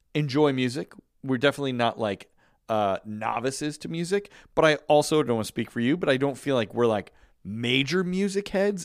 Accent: Chicago, Illinois, United States; It's a Chicago one.

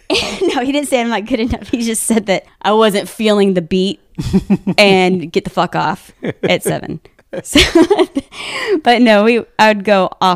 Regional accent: Tallahassee, Florida, United States; now in Santa Rosa, United States; And then we went back for a Thanksgiving to my hometown, Tallahassee.

